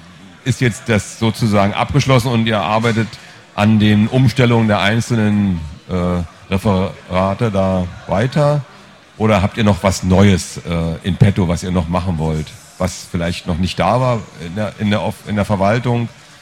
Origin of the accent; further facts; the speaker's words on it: Hamburg, Germany; Ja, ich komme aus Hamburg, da gibt es auch viel Sonnenschein.